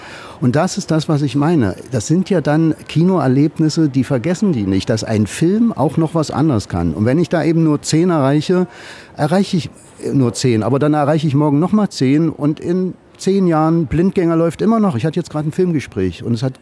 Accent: Naumburg, Saxony-Anhalt, Germany; born there; Ich war gerade in Naumburg, in meiner Geburtsstadt

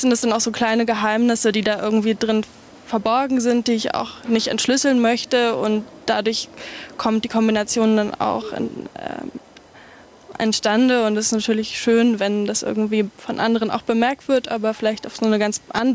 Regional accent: Brandenburg, Germany; Genau, der Ort in Brandenburg ist mein Heimatort, wo ich aufgewachsen bin.

